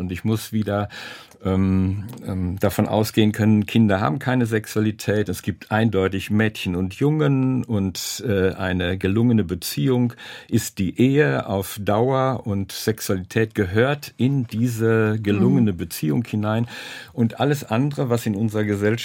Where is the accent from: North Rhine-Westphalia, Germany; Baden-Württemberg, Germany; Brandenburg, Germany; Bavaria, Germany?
North Rhine-Westphalia, Germany; Witten; das war im Ruhrgebiet da in Witten, wo ich groß geworden bin